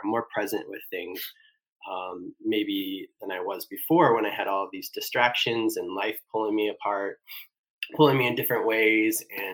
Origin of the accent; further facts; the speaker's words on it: San Jose, California, United States; I'm from San Jose.